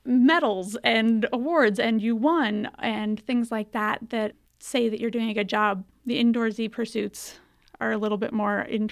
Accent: Alaska, United States; And I grew up in Alaska, and there were so many people who, because everything was so seasonal

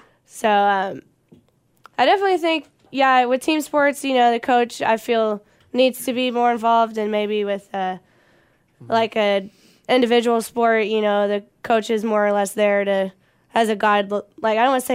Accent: Princeton, Texas, United States; Well, I'm from Princeton, Texas. I'm a senior, 21.

